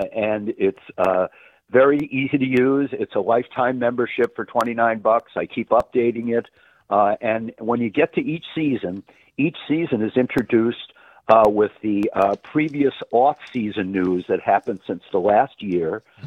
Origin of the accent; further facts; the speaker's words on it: New York, United States; moved away as an adult; In fact, I'm originally from New York, from way back when, came to college out here in Wisconsin and never went back.